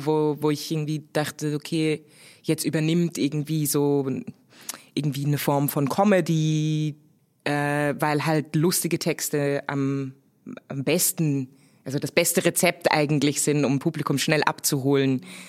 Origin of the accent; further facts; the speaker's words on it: Germany; now in Switzerland; weil ich komme ja eigentlich aus Deutschland und dann in die Schweiz zu kommen